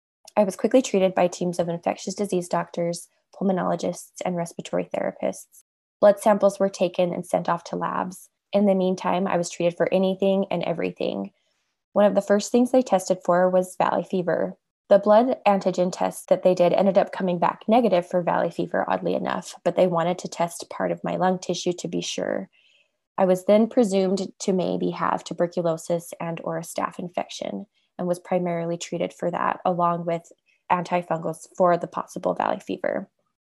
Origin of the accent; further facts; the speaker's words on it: Utah, United States; and I'm from Utah.